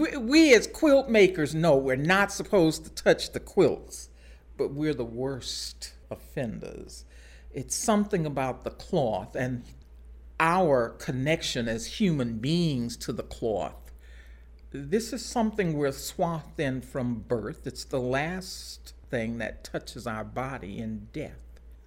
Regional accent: Baton Rouge, Louisiana, United States; born there; I was born in Baton Rouge

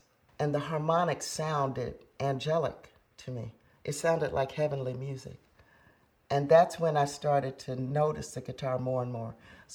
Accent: Jackson, Mississippi, United States; born there; I was born in Jackson, Mississippi. It's a town that's known for many things.

